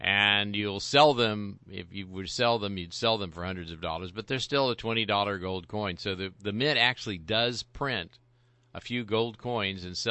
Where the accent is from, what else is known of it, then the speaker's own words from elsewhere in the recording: Texas, United States; And I love Texas, and I'm from Texas, and I root for Texas, and I'm truly a Texan.